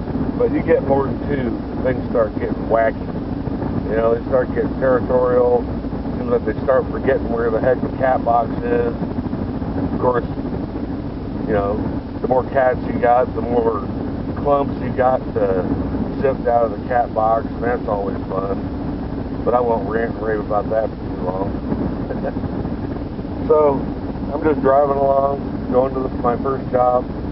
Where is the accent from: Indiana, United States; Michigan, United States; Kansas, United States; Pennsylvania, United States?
Indiana, United States; Indianapolis; And as I stated a moment ago, I'm from Indianapolis, Indiana.